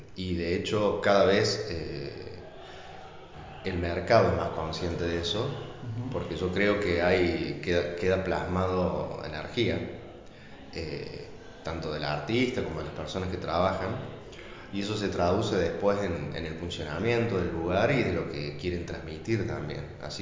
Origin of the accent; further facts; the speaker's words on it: Arroyito, Córdoba, Argentina; Soy del interior, de Arroyito, y ahí, bueno, desarrollé gran parte de mi carrera.